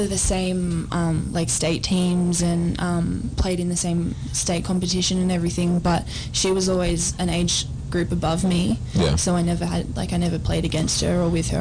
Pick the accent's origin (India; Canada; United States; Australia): Australia; Melbourne, Victoria; I'm from Melbourne, so I'm from where Funda lives as well. We live about 20 minutes away from each other at home.